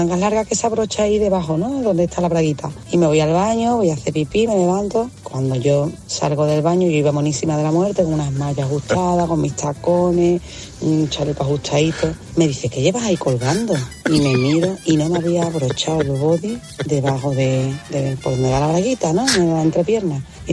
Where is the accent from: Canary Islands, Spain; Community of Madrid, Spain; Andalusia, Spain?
Andalusia, Spain; Seville; Soy de Sevilla y, bueno, el típico niño de la pandilla, cuando yo era jovencita